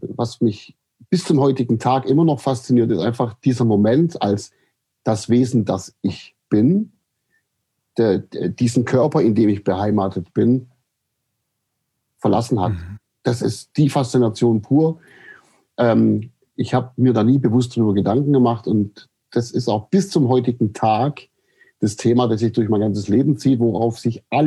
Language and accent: German; Aidlingen, Baden-Württemberg, Germany; aufgewachsen bin ich im Landkreis Böbling man sagt, da gibt es so eine Gegend, die heißt Heckengäu und das ist die Perle des Heckengäus, wie die Ortschaft sich selber nennt und das ist der Ort Eidlingen. Da bin ich groß geworden